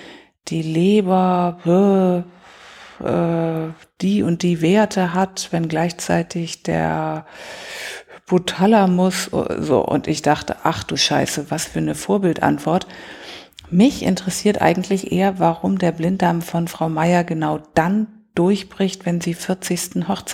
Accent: Bremen, Germany; now in Hamburg, Germany; Nee, ich komme aus Bremen.

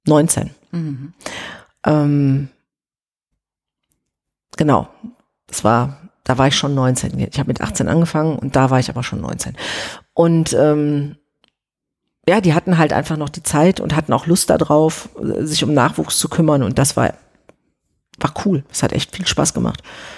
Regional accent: Oberhausen, North Rhine-Westphalia, Germany; ja, ich komme aus Oberhausen. Alles, was man von da mit der S-Bahn erreichen kann. Also da habe ich noch in Oberhausen gewohnt.

